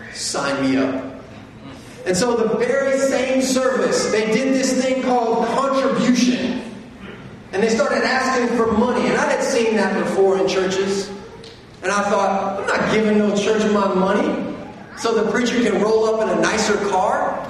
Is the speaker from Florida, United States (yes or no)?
yes; Florida, United States; I grew up in North Florida, about an hour south of the Florida-Georgia border, a small farm town boy.